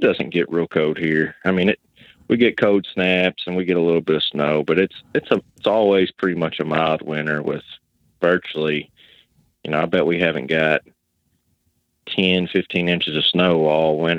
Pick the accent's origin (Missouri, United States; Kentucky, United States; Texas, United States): Kentucky, United States; I'm from Western Kentucky, 34 years old.